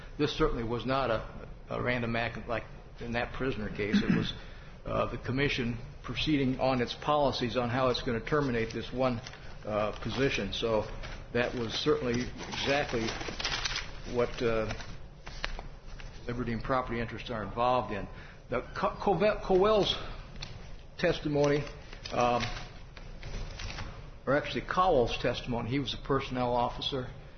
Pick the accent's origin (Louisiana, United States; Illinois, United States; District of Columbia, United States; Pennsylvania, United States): Illinois, United States; Oh, I'm from Illinois, downstate Illinois.